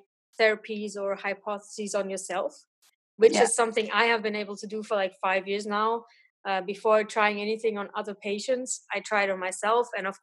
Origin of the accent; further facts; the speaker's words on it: Hesse, Germany; So I'm from Germany. I've grown up in a small town close to Frankfurt.